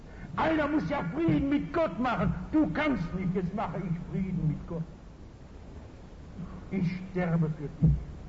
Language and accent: German; Essen, North Rhine-Westphalia, Germany; In meiner Heimat Essen ist in der Nähe ein Städtchen, das heißt Mülheim.